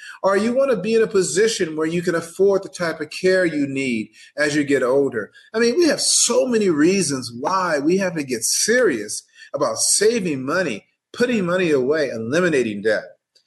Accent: San Bernardino, California, United States; I grew up extremely poor. I'm the oldest of seven kids. We grew up in San Bernardino in a 600 square foot house.

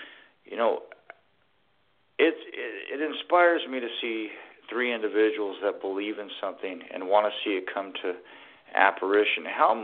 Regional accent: United States; first and foremost, I'm American Indian, bro.

